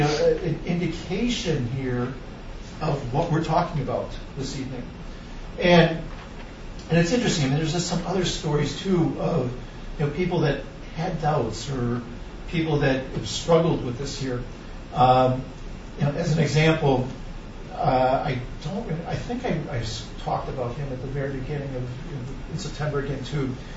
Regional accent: Milwaukee, Wisconsin, United States; And I'm from Milwaukee. That's where eventually I met him.

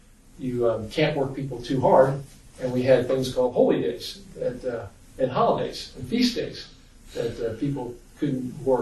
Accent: Ireland; born there; and I was born in Ireland

